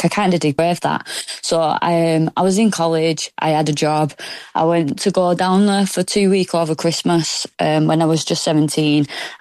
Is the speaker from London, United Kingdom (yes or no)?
no; Oldham, North West England, United Kingdom; I was from Oldham and I travelled down to Essex.